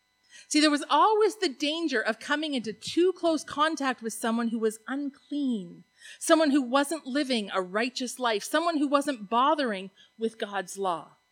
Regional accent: Canada; Because I'm polite Canadian

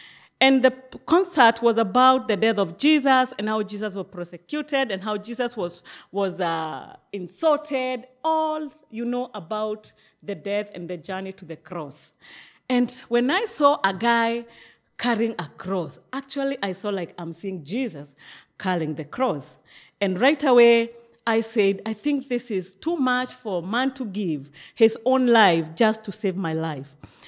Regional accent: Nyeri, Nyeri County, Kenya; I come from Kenya, Nairobi. And I was born in a place called Nyeri.

